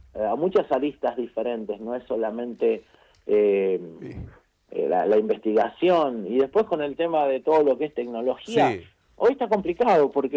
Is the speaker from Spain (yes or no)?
no; Buenos Aires, Argentina; Nosotros somos de Buenos Aires, fuimos a hacer un trabajo a Mendoza